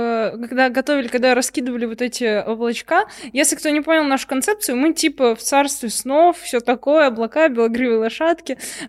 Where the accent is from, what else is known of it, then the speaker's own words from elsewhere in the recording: Belarus; Если кто не знал, я из Беларуси